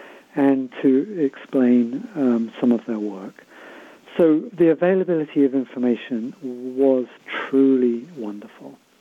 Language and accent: English; United Kingdom; I am not an American. I'm British, and I was educated in a British university.